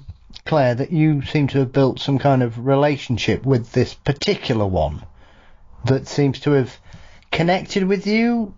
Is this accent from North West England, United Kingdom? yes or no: no; Yorkshire and the Humber, United Kingdom; Obviously, being a Yorkshireman, it's not too far away from where I am